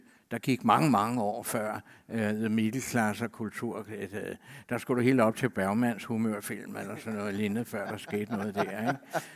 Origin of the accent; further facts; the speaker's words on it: Copenhagen, Capital Region of Denmark, Denmark; filme i Sydhavnen, hvor jeg kommer fra.